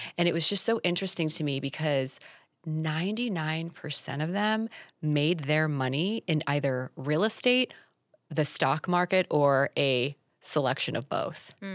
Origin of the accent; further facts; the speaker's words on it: Florida, United States; I'm from South Florida. So the clothing store was in South Florida.